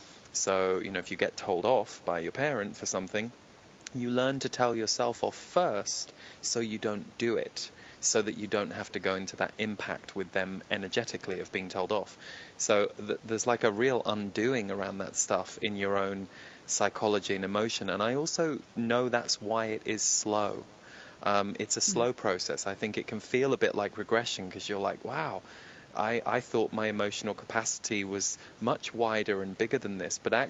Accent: United Kingdom; maybe that was just growing up in Britain

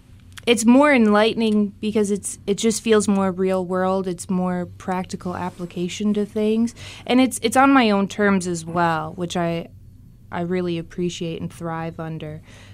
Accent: Jackson, Michigan, United States; I'm from Jackson, Michigan, and that is South Central Michigan.

